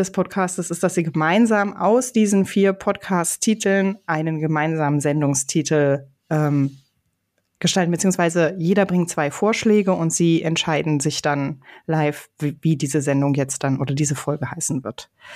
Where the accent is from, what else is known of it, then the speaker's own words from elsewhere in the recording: Hesse, Germany; Also ich bin einige Jahre in Nordhessen aufgewachsen